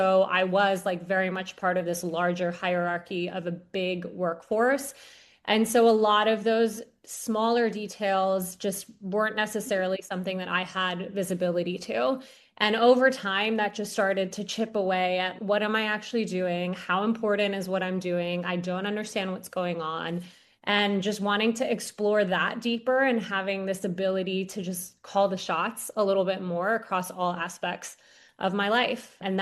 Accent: Houston, Texas, United States; So I am from Houston. I went to undergrad in New York and pursued journalism and economics.

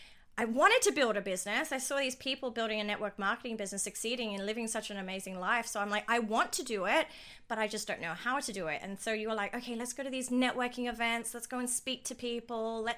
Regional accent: Dubai, United Arab Emirates; moved away as an adult; also born or lived in Sydney, Australia; So I grew up born and raised in Dubai, and once I finished school, I didn't know what I wanted to do, so I just copied my older sister, and she had moved to Australia to study a Bachelor of Business

